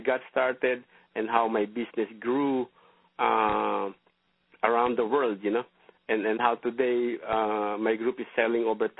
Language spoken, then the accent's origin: English; Philippines; I mean, I grew up in the Philippines.